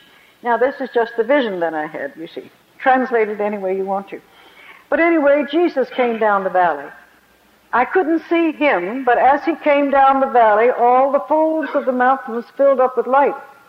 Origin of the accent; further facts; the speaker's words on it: China; Well, I was brought up in China, and life was very difficult in a way